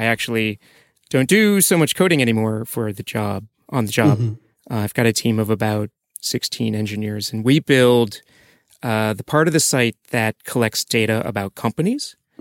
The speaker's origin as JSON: {"language": "English", "region": "Iowa", "country": "United States", "moved": "as an adult", "said": "I'm from Iowa in the United States originally, and graduated school, went to Microsoft, worked on compilers, developer tools, got tired of that after a little while, quit my job, moved to Tokyo to do something completely different."}